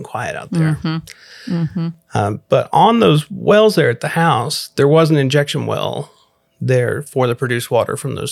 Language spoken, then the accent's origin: English; Big Spring, Texas, United States; I grew up in Big Spring, Texas, about 100 miles from here.